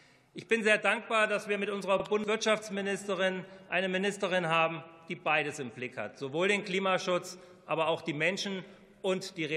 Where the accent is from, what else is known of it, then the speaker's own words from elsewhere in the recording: Wanfried, Hesse, Germany; den Stuhl des Bürgermeisters im beschaulichen Werratal in meiner Heimatstadt Wanfried